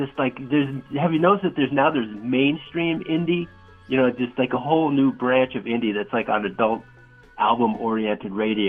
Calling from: New Hampshire, United States; And I'm calling from New Hampshire.

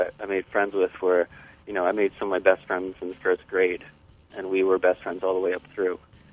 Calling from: New Paltz, New York, United States; From New Paltz, New York.

